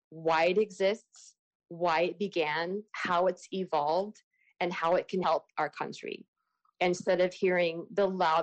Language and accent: English; Alaska, United States; being a child of color growing up in Alaska